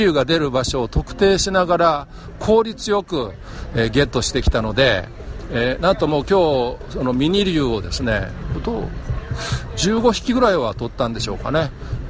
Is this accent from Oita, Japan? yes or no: no; Osaka, Japan; 大阪出身で大阪に長くいましたけど、